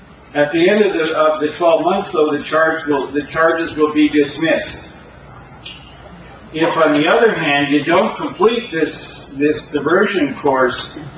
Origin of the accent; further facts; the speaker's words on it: Colorado, United States; I didn't live in Denver, I was from Colorado, but back when I lived there, Castle Rock and Aurora were miles and miles apart.